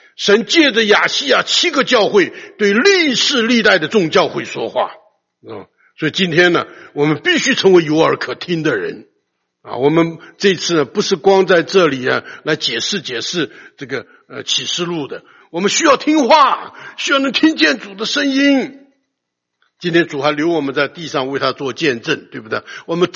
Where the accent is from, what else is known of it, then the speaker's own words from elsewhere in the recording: China; 我想今天这个我们中国人呢最喜欢讲中庸之道啊